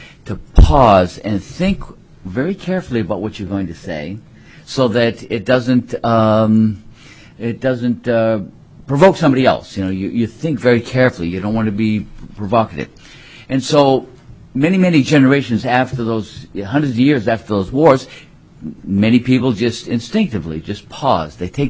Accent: East Coast, United States; You know, I come from the East Coast, and so conversation is kind of like a Chinese ping pong match, you know, really quickly.

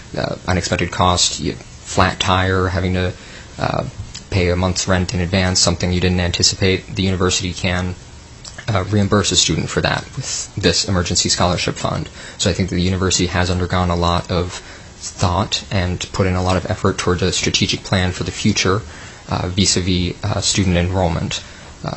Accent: Alaska, United States; now in Anchorage, United States; I'm originally from the Matsu Valley. I've since moved to Anchorage to pursue my higher education.

